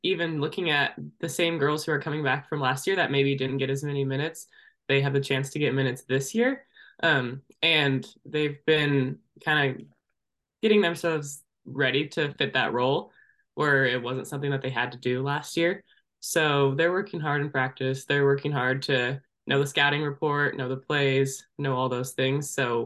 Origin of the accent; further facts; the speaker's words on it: Middleton, Idaho, United States; I'm from Middleton, so just right outside Caldwell.